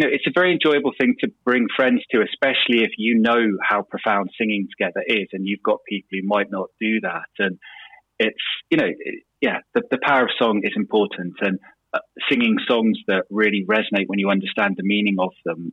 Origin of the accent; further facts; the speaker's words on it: Sheffield, Yorkshire and the Humber, United Kingdom; obviously, Sheffield being my hometown, I know lots of bits of Sheffield history